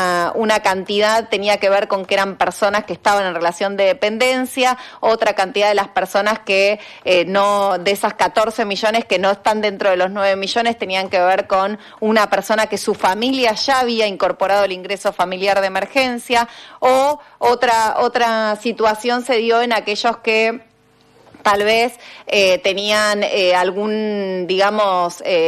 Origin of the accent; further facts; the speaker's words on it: Argentina; pensarnos como argentinos y argentinas